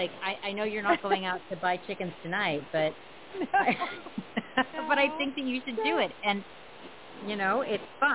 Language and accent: English; San Diego, California, United States; I grew up in San Diego, you know. Like, this is very liberal indoctrination schools, right? I graduated in 2000, right?